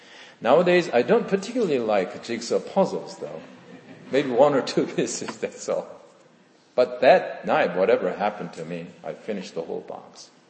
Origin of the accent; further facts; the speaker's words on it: South Korea; I was born and raised in South Korea 3 years after the Korean War ended in 1956.